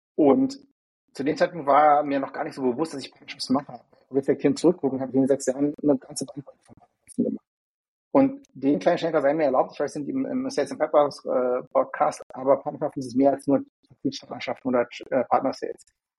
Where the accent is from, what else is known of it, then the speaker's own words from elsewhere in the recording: Berlin, Germany; hier aus Berlin, gebürtiger Berliner tatsächlich auch